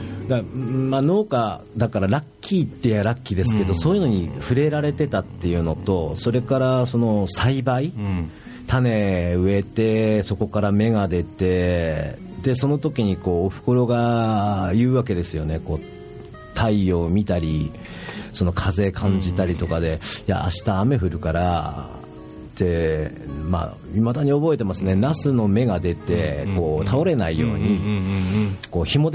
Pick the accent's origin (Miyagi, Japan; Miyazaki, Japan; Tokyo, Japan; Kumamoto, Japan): Miyagi, Japan; Furukawa; 自分は18歳まで実家で暮らしたんですけど、家の前にちっちゃい畑があって